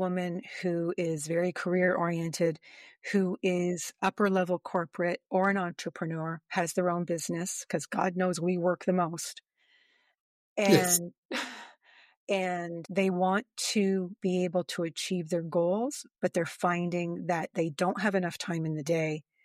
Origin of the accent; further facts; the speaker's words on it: Canada; I'm Canadian, so I got to throw some French in, right?